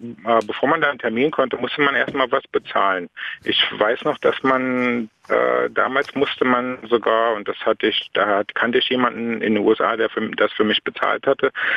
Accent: Halberstadt, Saxony-Anhalt, Germany; Eigentlich aus Halberstadt, das ist in der Nähe von, also es ist in Sachsen-Anhalt und das ist in der Nähe von Magdeburg. Vielleicht sage ich mal, wenn meine Geografie stimmt, auf halber Strecke zwischen Hannover und Magdeburg.

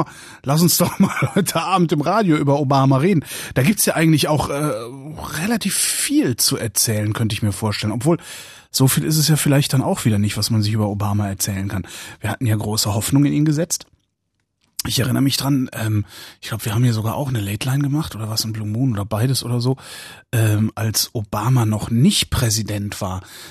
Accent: West Germany, Germany; ich bin im Westen groß geworden

